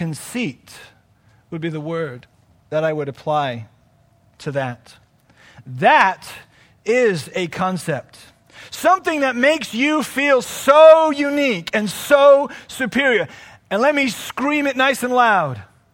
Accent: England, United Kingdom; born there; I grew up in the Anglican Church. I was born in England, so I went to the Church of England, which is exactly the same as the Anglican.

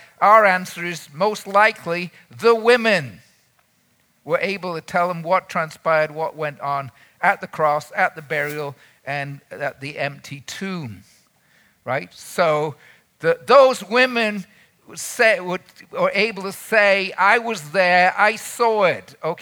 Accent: Manchester, North West England, United Kingdom; When I was a teenager, which is not recently, I was growing up in England.

